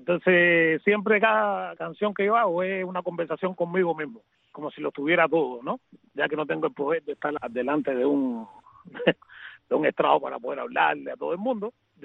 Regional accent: Cuba; now in abroad; que estamos viviendo afuera, nos olvidamos de ella. Hay muchas personas así tengo que ser crítico de mi pueblo, gente de la Cuba, que se olvidaron de cierta manera a esas personas.

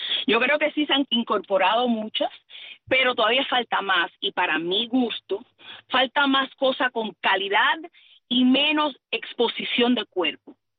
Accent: Cuba; accent: Cuban; cualquiera que me pregunta me dice … ¿dónde tú eres? Yo soy cubana. Y igual yo hablo muy cubanaza.

